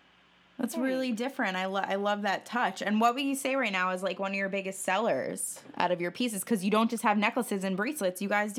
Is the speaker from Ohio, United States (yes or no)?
no; New York, United States; now in Massachusetts, United States; I'm from New York. So like when I moved to Massachusetts, like I love the Cape.